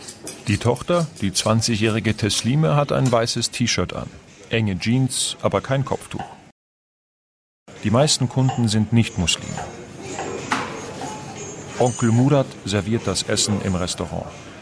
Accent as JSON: {"language": "German", "country": "Afghanistan", "lives_now": "Germany", "said": "in Saudi-Arabien zum Beispiel, im Iran und in meiner Heimat Afghanistan."}